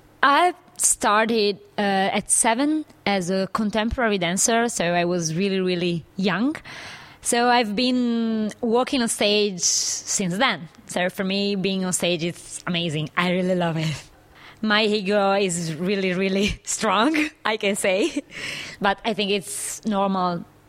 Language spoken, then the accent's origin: English; Italy; English is a second language; I'm from Italy, and I'm a burlesque performer. It's my first time here in Ireland and in Dublin